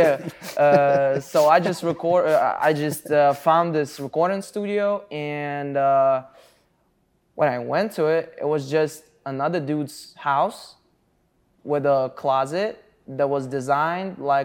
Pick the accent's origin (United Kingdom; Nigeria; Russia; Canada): Russia; first language Russian; English is a second language; now in Los Angeles, United States; I came to LA from Russia to work, to make things happen.